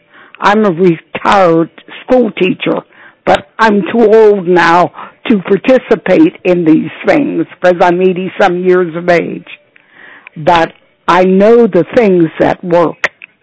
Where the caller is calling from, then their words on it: Rankin, Pennsylvania, United States; and I'm from Rankin.